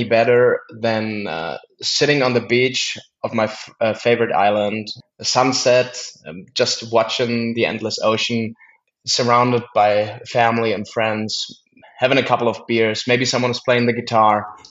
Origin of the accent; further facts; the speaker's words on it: Cologne, North Rhine-Westphalia, Germany; I was with my family. I was a teenager here in my hometown, Cologne.